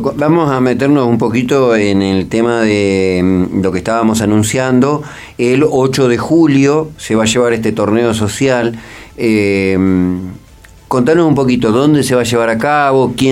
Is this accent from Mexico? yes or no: no; Buenos Aires, Argentina; now in Patagonia, Argentina; yo soy de Buenos Aires, hace un poquito más de 2 años que vivo aquí en la Patagonia